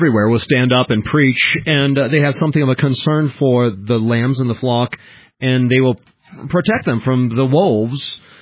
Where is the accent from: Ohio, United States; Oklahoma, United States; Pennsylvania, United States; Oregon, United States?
Oregon, United States; Grants Pass; Wait a minute, that's my hometown. That's the most conservative town on the West Coast. That's the most conservative town in America. That's my hometown, Bill.